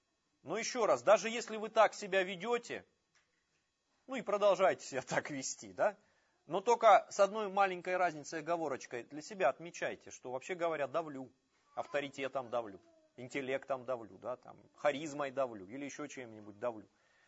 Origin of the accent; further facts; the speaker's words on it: Budyonnovsk, Stavropol Krai, Russia; Друзья, я вот тут несколько недель назад в родной город съездил, Буденновск.